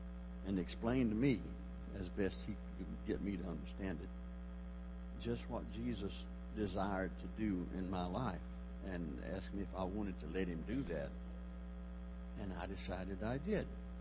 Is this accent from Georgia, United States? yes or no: yes; Columbus, Georgia, United States; I grew up in Columbus, Georgia. Pardon me. A little neighborhood called Ogletree Woods. And in my youth, we didn't even have a church in that neighborhood.